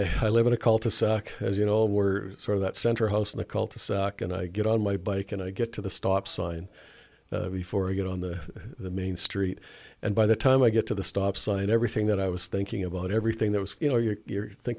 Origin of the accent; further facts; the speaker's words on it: Dawson Creek, British Columbia, Canada; And I would say that because I'm from Dawson Creek and that trip from Prince George to Dawson Creek is beautiful scenery through the Pine Pass.